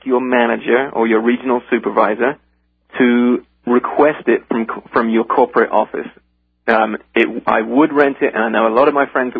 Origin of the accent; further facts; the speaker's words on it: United Kingdom; moved away as an adult; now in New York, United States; I'm sure your listeners can tell I'm British, but I've been in New York now for 20 years